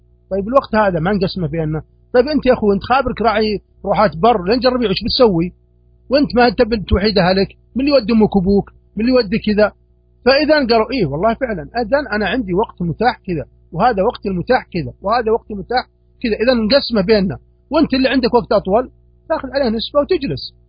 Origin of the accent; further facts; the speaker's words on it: Saudi Arabia; 70% من سبب التقبيل لعدم التفرغ عندنا في السعودية عدم دراسة الآثار الجانبية